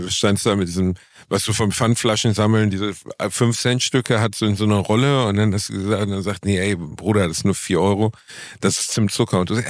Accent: Gelsenkirchen, North Rhine-Westphalia, Germany; ich bin ja in der Stadt aufgewachsen, die den beschissensten Weihnachtsmarkt der Welt hat. Also Gelsenkirchen ist ja nicht in allen Belangen die schlechteste Stadt.

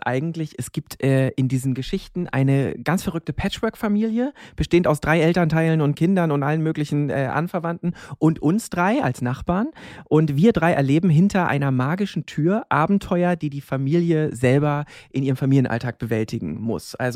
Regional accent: Berlin, Germany; Ja, also ich bin ja, ich komme ja aus Ost-Berlin und bin als Kind noch mit den alten DEFA-Verfilmungen aufgewachsen.

